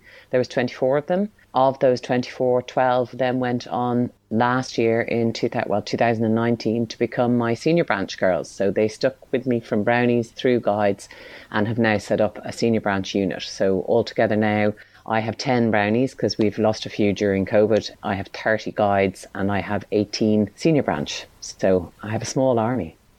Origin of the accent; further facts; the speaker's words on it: London, United Kingdom; I'm from London originally